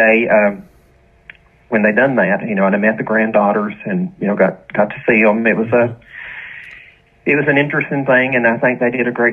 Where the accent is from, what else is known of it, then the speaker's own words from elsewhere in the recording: Tennessee, United States; my wife's from Kentucky and I'm from Tennessee, so we're comfortable in both places.